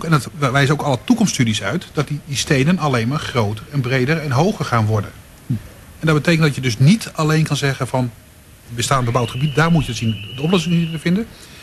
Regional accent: Zaanstad, North Holland, Netherlands; Ik ben zelf opgegroeid in Zaanstad naast het Guiswel.

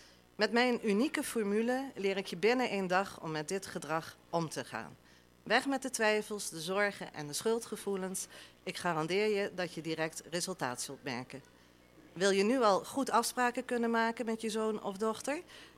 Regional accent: Amsterdam, North Holland, Netherlands; born there; moved away; Ik ben van geboorte, kom ik uit Amsterdam.

